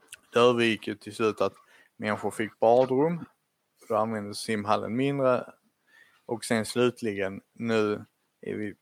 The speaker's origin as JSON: {"language": "Swedish", "town": "Lomma", "region": "Skåne", "country": "Sweden", "tie": "born or raised there", "said": "jag växte upp i Lomma och folk hade pool i Lomma liksom."}